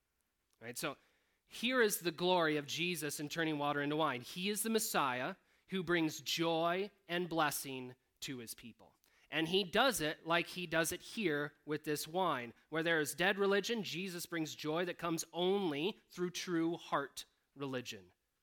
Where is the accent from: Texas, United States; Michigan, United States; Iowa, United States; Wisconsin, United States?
Michigan, United States; And so I grew up in Michigan in the Midwest. We have a little bit more farming going on than there is up here. A few less hills and rocks, I think.